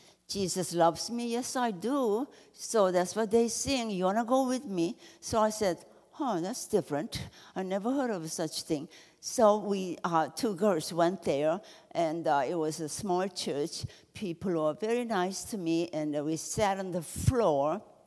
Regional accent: South Korea; I'm from Korea. At the time I was born, our country was occupied by Japan since 1910.

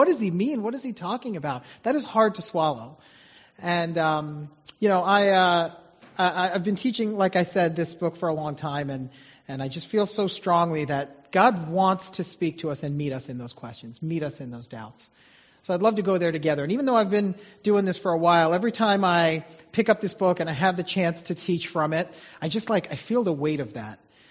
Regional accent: Mineola, New York, United States; Like I was born here. I was born in Mineola and lived here most of my life.

